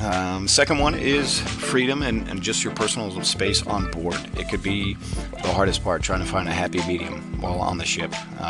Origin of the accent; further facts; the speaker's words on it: United States; I'm from the United States, as I mentioned, so for me, this job was mostly about traveling the world and getting to experience something new.